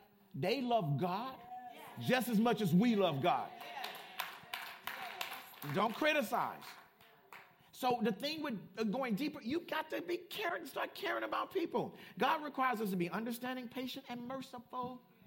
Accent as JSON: {"language": "English", "town": "Compton", "region": "California", "country": "United States", "tie": "born or raised there", "said": "That was my attitude growing up in Compton."}